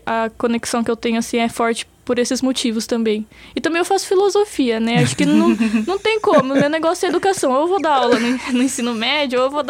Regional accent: Americana, São Paulo, Brazil; Eu sou de Americana, uma cidade do interior.

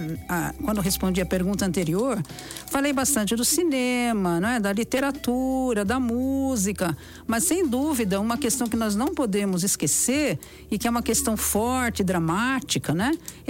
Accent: Brazil; Sobre quem somos nós brasileiros, né? Essa é uma questão que estranhamente ela é mal resolvida para nós. Nós brasileiros parece que ainda não nos demos conta

